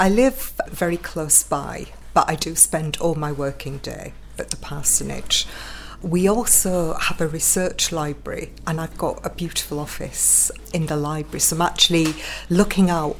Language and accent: English; Keighley, Yorkshire and the Humber, United Kingdom; I grew up in Keighley, which is very close to Haworth.